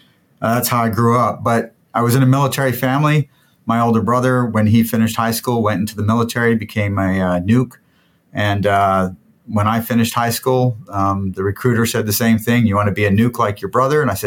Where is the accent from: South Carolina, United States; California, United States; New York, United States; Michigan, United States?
South Carolina, United States; Charleston; born there; also born or lived in Scotland; So, yeah, I was born in Charleston, but I was born into a Navy family. So I was a dependent at that point. So we moved around a lot.